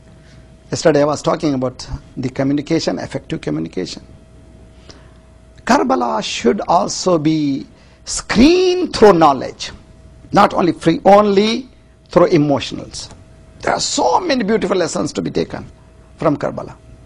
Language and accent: English; India; I am from India.